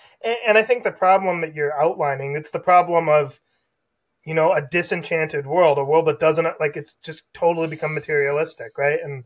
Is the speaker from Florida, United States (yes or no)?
no; Michigan, United States; like what's going on in DC or Lansing in my home state, right?